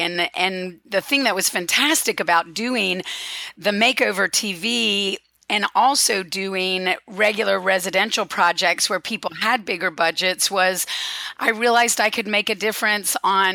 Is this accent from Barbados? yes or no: no; High Point, North Carolina, United States; I was actually born and raised in High Point, North Carolina, which a lot of people know and think of as the furniture capital of the world.